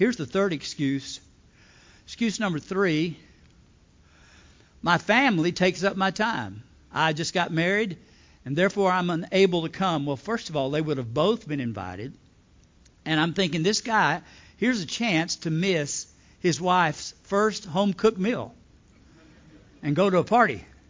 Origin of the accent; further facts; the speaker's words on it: Alabama, United States; My home pastor growing up in Lower Alabama, South Alabama, every time he baptized somebody, he would say